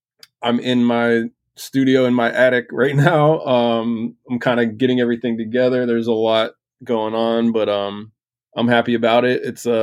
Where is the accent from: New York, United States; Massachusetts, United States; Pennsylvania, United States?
Pennsylvania, United States; Pittsburgh; Yeah, a little bit. Like, it's called the South Hills. It's just like 8 miles from downtown Pittsburgh.